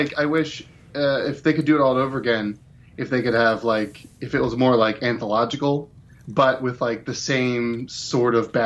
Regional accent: Philadelphia, Pennsylvania, United States; since I'm a boy from the Philadelphia area, I had no idea that it was set in Philadelphia until I saw the movie

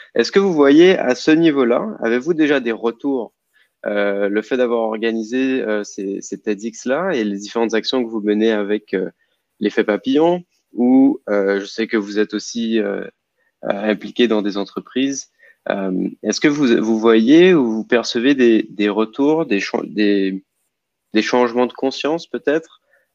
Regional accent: Guadeloupe; pourquoi c'est important que chez nous, en Guadeloupe

